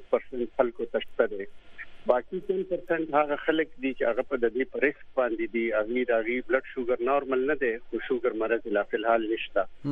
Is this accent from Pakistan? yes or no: yes; Peshawar, Khyber Pakhtunkhwa, Pakistan; او زه د پیښور اوسیدونکی یم